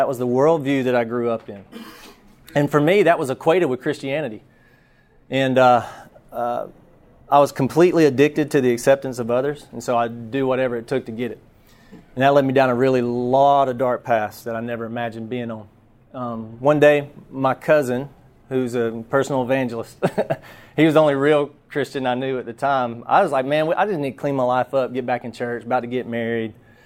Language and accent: English; Buford, Georgia, United States; So I grew up in Buford, Georgia, which is next town over from Lawrenceville.